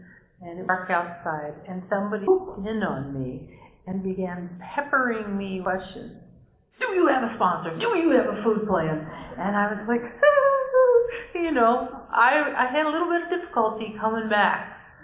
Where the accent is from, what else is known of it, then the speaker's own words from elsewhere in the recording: Rhode Island, United States; I'm here from Rhode Island.